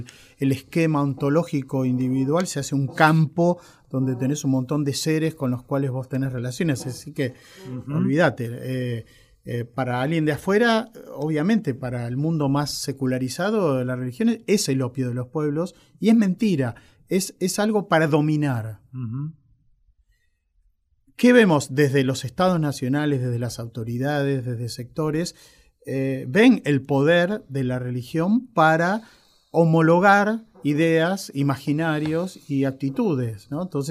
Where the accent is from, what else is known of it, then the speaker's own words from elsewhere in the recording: Argentina; como argentino